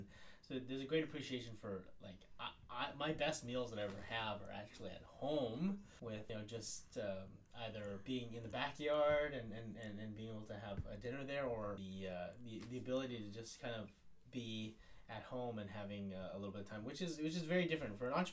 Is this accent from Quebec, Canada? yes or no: no; Vancouver, British Columbia, Canada; Growing up in Vancouver, being part of a very big family with three sisters, a brother, my grandparents, my parents, innumerable cousins.